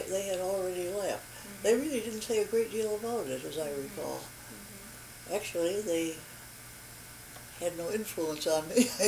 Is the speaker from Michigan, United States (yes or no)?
yes; Saginaw, Michigan, United States; I was born in Saginaw, Michigan, brought up in Saginaw.